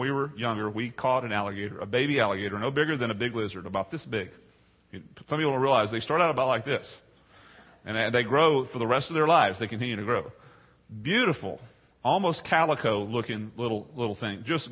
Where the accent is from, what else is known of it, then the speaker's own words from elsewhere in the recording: Texas, United States; I grew up in East Texas, on the border of Louisiana, in the Piney Woods. I grew up in a town very similar to Port Isabel as far as size, as far as location, on the bay, on a river, lots of water everywhere.